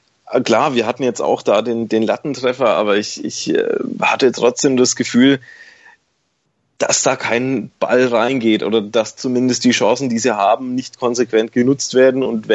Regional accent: Bavaria, Germany; now in Würzburg, Germany; als Mittelfranke, der im Würzburger Umland-Exil wohnt

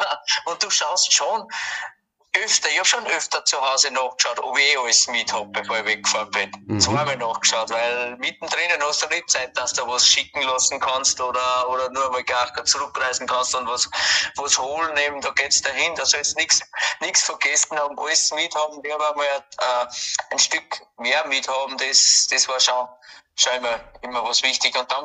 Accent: Austria; als Österreicher sowieso immer ein Muss

